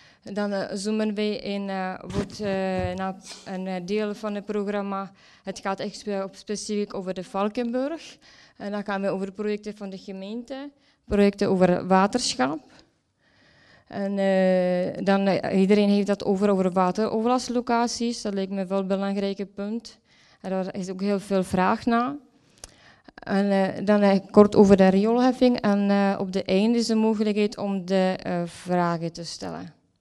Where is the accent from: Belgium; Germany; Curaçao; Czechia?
Czechia; Dutch is a second language; now in Netherlands; Ik kom uit Tsjechië en ik heb daar waterbouwkunde gestudeerd.